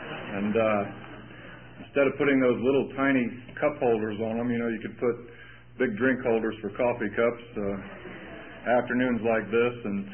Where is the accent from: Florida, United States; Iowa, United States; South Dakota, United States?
Florida, United States; And I come from Florida, actually come from Florida, was born in Florida.